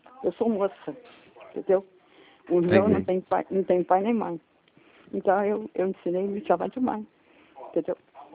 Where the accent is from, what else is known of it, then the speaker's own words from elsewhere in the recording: Italy; Eu sou italiana. Meu pai é italiano.